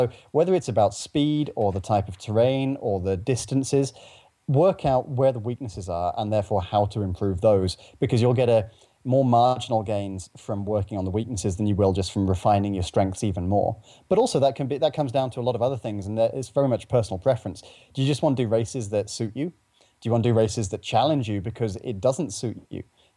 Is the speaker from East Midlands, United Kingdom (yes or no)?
yes; East Midlands, United Kingdom; moved away as an adult; also born or lived in Cambridge / London; now in United States; I grew up in England at sea level. Everywhere I lived was completely flat. Was born in Northamptonshire, studied in Cambridge, which is known for being completely flat, London, completely flat. And then at the age of 29, I moved to the US and I started living in the mountains.